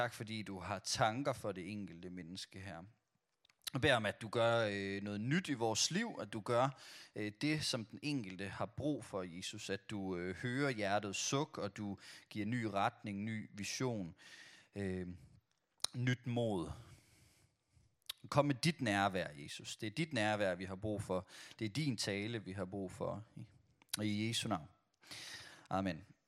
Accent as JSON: {"language": "Danish", "town": "Brande", "region": "Central Denmark Region", "country": "Denmark", "tie": "born or raised there", "said": "Jeg er jo vokset op i Brande, og elsker Brande, elsker min tid der."}